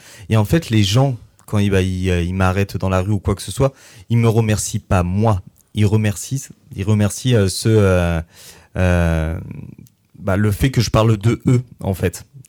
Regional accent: Normandy, France; je viens de Normandie à la base, mais ils m'ont adopté

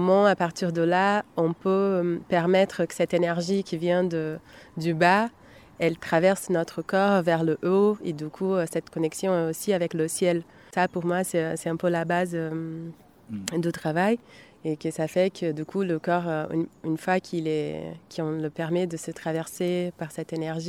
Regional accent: Brazil; French is a second language; je suis brésilienne, artiste de mouvement, danseuse, créatrice, voilà.

